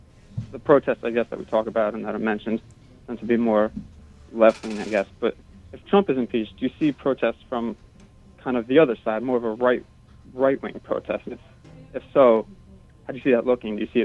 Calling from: Tarrytown, New York, United States; from calling from Tarrytown, New York.

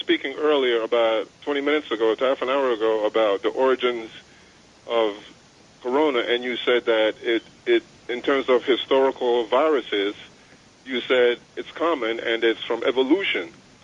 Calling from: Montclair, New Jersey, United States; I'm calling from Montclair, New Jersey.

